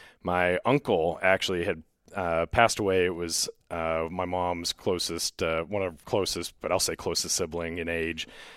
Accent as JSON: {"language": "English", "town": "North Platte", "region": "Nebraska", "country": "United States", "tie": "born there", "said": "Yeah, so I was born in North Platte, Nebraska"}